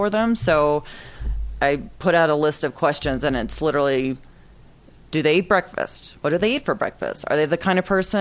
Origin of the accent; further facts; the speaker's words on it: Kansas City, Missouri, United States; also born or lived in New York; I was really from Kansas City, Missouri. I didn't even ever go to New York until I was about 25 or something, and so for me, you know, I remember moving there